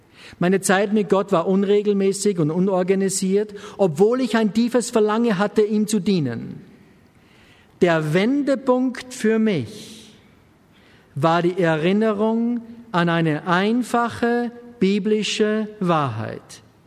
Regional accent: Germany; Mit Christus lebte ich schon seit meiner Kindheit. Als Jugendlicher in der DDR musste ich mich bewusst für Christus entscheiden.

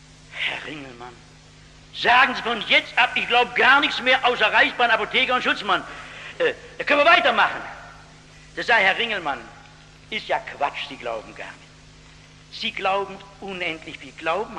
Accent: North Rhine-Westphalia, Germany

